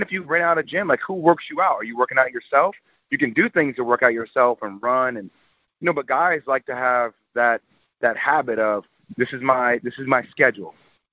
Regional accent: New Jersey, United States; And I'm from Jersey, guys.

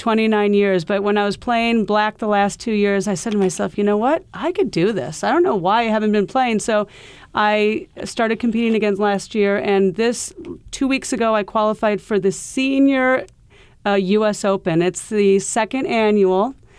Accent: Iowa, United States; I grew up in an English household and it was impolite to talk about money. So, and we grew up in Iowa, so we didn't have Wall Street down the block.

